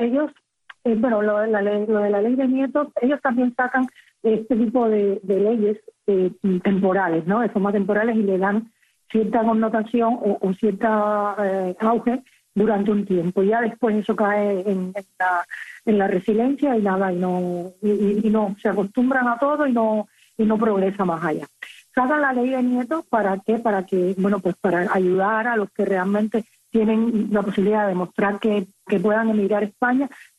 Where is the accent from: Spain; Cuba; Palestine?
Cuba; now in Europe; como tantos cubanos que hay distribuidos por aquí por toda Europa